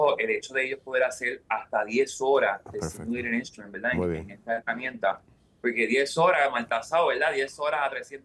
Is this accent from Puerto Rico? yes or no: yes; Puerto Rico; Siendo boricua, habíamos comprado uno de esos televisores anchos